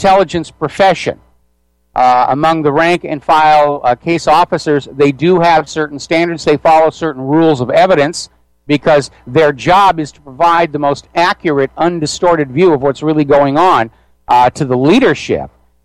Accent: United States; As an American, I'm feeling like my image to the rest of the world

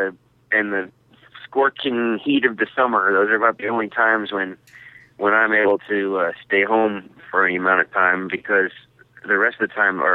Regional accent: San Marcos, Texas, United States; now in Austin, United States; I come from San Marcos, Texas, just down the road. I'm in Austin right now, and San Marcos is about 30 miles away, and that's where I grew up

